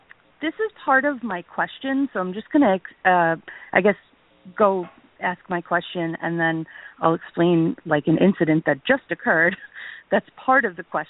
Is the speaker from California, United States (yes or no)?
no; New York, United States; I'm from New